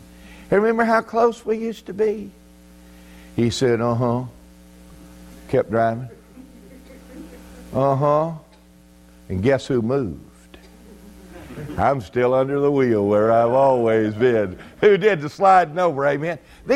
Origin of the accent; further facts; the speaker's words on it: Mississippi, United States; born or raised there